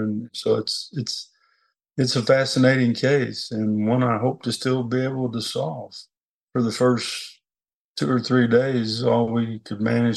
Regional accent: Paragould, Arkansas, United States; the judge, Judge David Goodson, who was from my hometown, Paragould

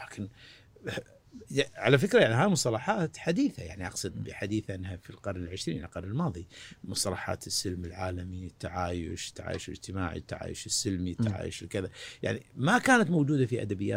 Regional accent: Kuwait; ان هذه الميزة اللي عندنا ككويتيين هي اللي حقيقة يجب ان نفخر فيها

